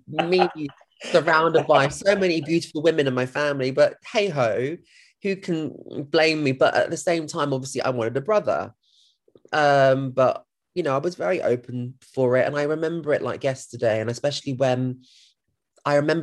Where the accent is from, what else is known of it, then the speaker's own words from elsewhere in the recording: Thailand; I'll be honest, I'm from Thailand, so what do you expect, you know?